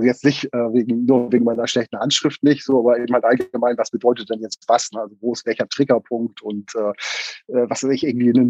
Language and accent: German; Hamburg, Germany; Ja, ich bin ein gebürtiger Hamburger, wobei also im Süden Hamburgs aufgewachsen oder auch geboren worden, Hamburg-Wilhelmsburg